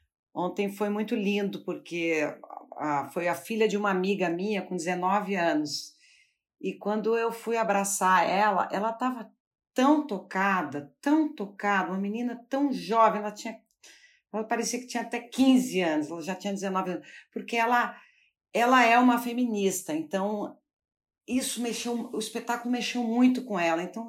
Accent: São Paulo, Brazil; Eu que sou de São Paulo, sempre tive orgulho do Nordeste

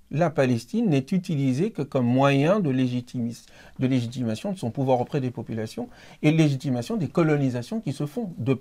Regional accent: Senegal; Moi, je viens par exemple du Sénégal.

